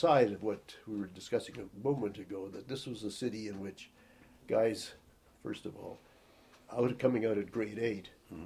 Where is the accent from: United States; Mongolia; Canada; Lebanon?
Canada; Manitoba; Yes. Oh, yes.